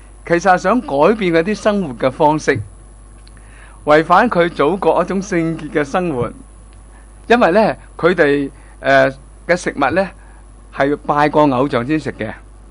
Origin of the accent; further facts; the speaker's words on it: Hong Kong; 你系咩人啊？我系香港人。